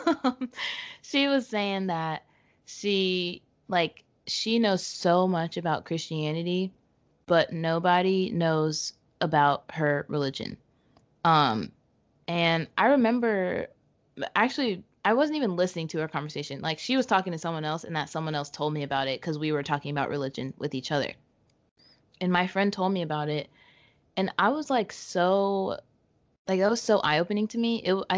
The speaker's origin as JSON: {"language": "English", "region": "Southern United States", "country": "United States", "said": "I guess I kind of had the same type of experience where we're from the South."}